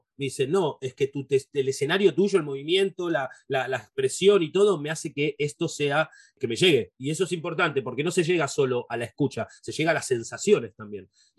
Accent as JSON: {"language": "Spanish", "country": "Argentina", "said": "Como así como argentinos, como tocayos míos, o de Latinoamérica."}